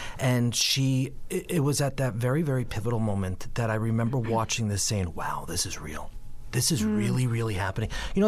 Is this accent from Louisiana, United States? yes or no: no; Ronkonkoma, New York, United States; I grew up in Ronkonkoma. I live there. I have fun there. I bought my parents' home, the home that I was raised in, you know.